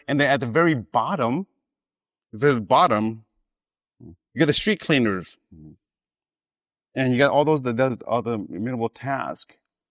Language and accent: English; California, United States; also born or lived in Minnesota, United States; Yeah, I grew up in California, And when I got to Minnesota, it's pretty cold there.